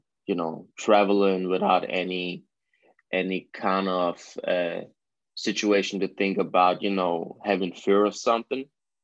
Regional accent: Germany; No, I'm actually Italian. I'm born and raised in Germany.

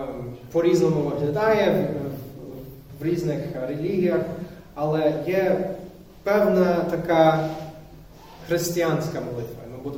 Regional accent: United States; Ukrainian is a second language; я місіонер з Америки, тому якщо є помилки або щось там таке дивне з моєю вимовою, це причина, я американець.

